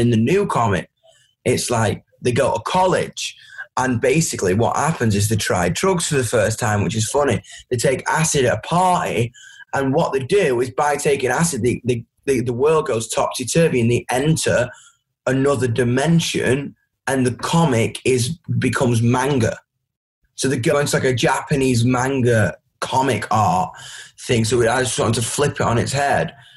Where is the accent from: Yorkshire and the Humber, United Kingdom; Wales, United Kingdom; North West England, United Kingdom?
Yorkshire and the Humber, United Kingdom; Doncaster; When I come to America, everyone's always like, you're Australian? I'm like, no, man, I'm from Doncaster.